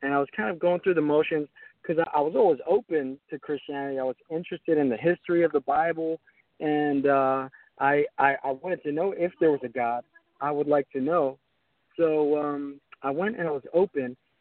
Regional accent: Pottstown, Pennsylvania, United States; Yes, I'm from Pottstown, Pennsylvania, about 45 minutes outside of Philadelphia.

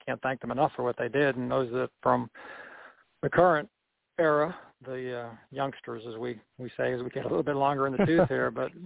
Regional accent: Boston, Massachusetts, United States; now in South Carolina, United States; being born and raised in Boston, and literally the next town over from Concord, as I used to say.

